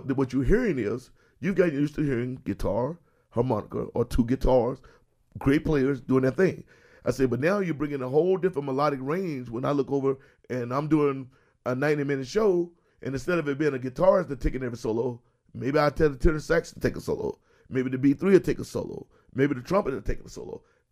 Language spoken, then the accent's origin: English; Texas, United States; I'm not from Chicago. I'm from Texas, and I grew up gospel, and the sounds of blues that I heard sounded like this.